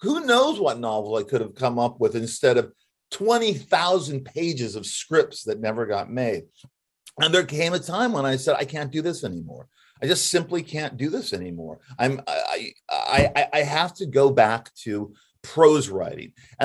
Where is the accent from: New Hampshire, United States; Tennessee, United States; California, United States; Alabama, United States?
California, United States; Los Angeles; I grew up in Hollywood. I grew up in a school where a lot of people got into movies and TV.